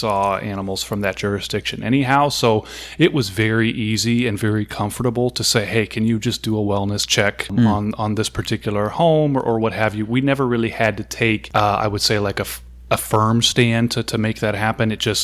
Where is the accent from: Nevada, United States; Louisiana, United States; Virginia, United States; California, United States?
California, United States; So I'm originally from California and have maintained my license there.